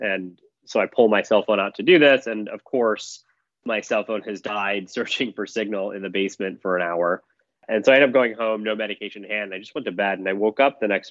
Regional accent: Michigan, United States; Yeah, I grew up in Michigan and went to Penn

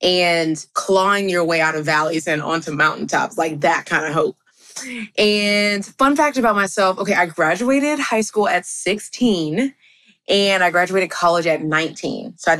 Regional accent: Texas, United States; One of the greatest things about me is that I'm from Texas, best state in the world.

